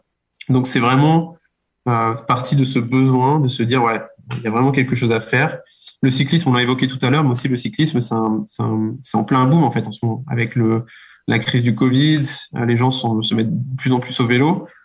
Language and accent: French; Mayenne, Pays de la Loire, France; also born or lived in Laval; Je suis mayennais, je suis né donc à Mayenne il y a 32 ans, bientôt 33.